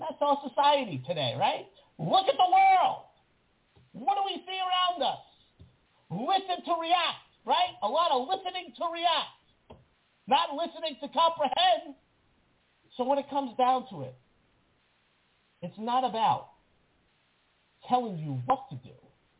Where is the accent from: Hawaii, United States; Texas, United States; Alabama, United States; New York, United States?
New York, United States; I'm a New Yorker. Can't help it.